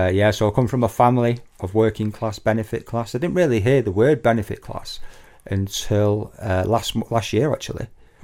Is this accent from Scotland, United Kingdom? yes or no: no; Manchester, North West England, United Kingdom; I'm from the Northwest, so I spent a lot of time not down the road from here in Newton Heath. So Manchester.